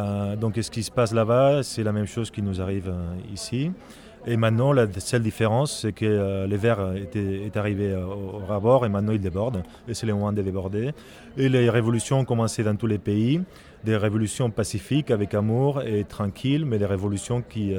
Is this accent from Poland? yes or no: yes; Poland; French is a second language; Je suis polonais, je fais partie donc d'un pays qui a une histoire très très compliquée